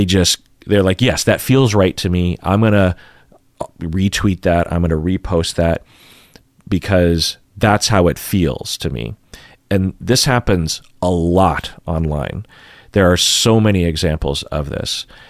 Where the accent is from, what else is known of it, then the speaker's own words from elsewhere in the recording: Issaquah, Washington, United States; Well, I'm from Issaquah, Washington. Where are your parents from? Spokane, Washington. Where are your grandparents from? Eastern Washington.